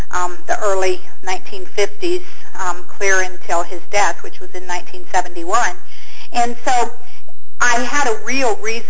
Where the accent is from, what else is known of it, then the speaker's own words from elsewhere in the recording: Colorado, United States; that's country talk because I'm from Colorado country.